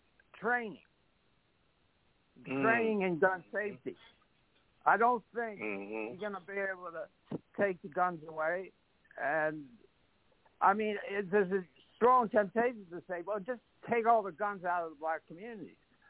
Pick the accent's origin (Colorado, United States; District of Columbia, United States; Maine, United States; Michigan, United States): District of Columbia, United States; Washington; from Norfolk, Ghent. No, I'm 77 years old. I'm from the D.C. area. I grew up there. I taught high school in Southeast D.C.